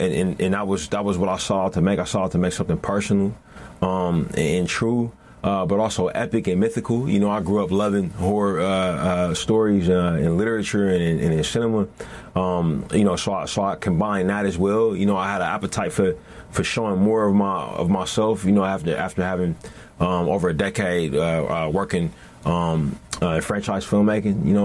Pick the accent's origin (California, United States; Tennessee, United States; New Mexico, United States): California, United States; Oakland; You know, I grew up in Oakland